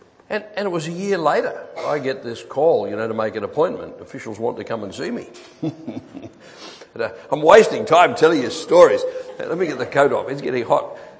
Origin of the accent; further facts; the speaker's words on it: Rockhampton, Queensland, Australia; I come from Rockhampton in Queensland, which if you get as far as Brisbane, you're only halfway up Australia.